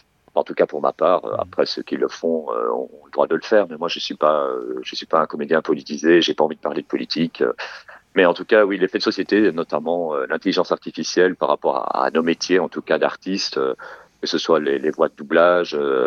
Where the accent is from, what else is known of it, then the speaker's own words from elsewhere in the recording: Belgium; la ville où j'ai grandi en Belgique